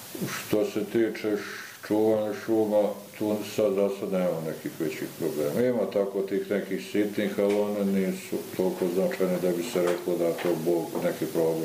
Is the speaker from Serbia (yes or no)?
no; Drvar, Federation of Bosnia and Herzegovina, Bosnia & Herzegovina; now in Banja Luka, Bosnia & Herzegovina; Iz Drvara.